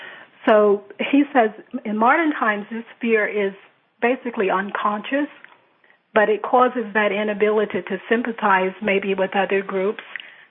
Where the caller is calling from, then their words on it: The Villages, Florida, United States; The Villages, Florida.